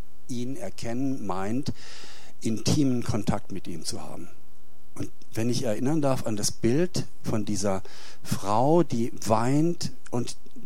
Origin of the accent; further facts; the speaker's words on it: Southern Germany, Germany; Ich komme aus Süddeutschland